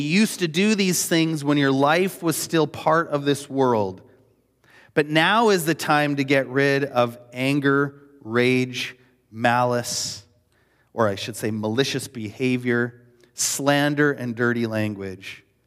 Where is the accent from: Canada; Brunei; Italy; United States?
Canada; what's really stuck out to me is less about the fact that I'm Canadian, and I am Canadian.